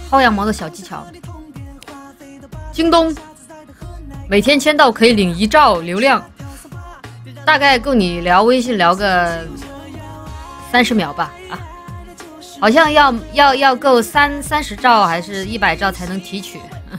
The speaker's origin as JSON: {"language": "Chinese", "town": "Foshan", "region": "Guangdong", "country": "China", "said": "我是广东人吗？是呀。"}